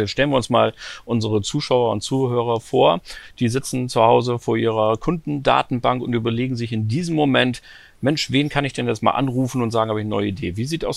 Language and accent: German; Germany; ich bin ja Deutscher, wir agieren ja alle immer ein bisschen sehr vorsichtig